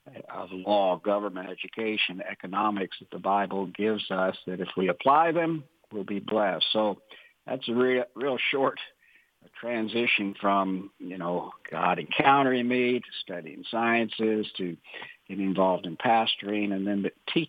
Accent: Tennessee, United States; I grew up in the South in Tennessee, grew up in the church like a lot of people did

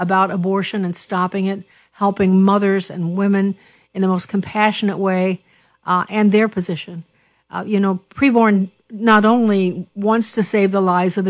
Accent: Chicago, Illinois, United States; So Chicago is my hometown, but so is Southern Illinois.

